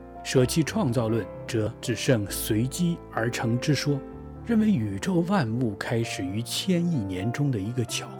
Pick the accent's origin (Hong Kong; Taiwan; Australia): Hong Kong; 我生于香港，长于香港，小小而又奇妙的国际都会